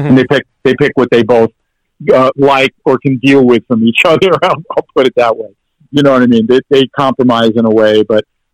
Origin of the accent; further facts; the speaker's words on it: New York, United States; And Greenwich Village meant a lot for me growing up in New York.